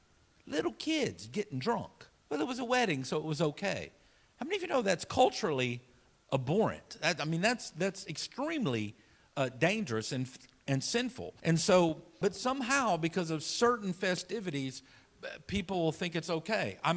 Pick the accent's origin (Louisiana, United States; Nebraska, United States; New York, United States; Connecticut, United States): Louisiana, United States; You know, we're from Louisiana. I've said this before. But, you know, growing up in our culture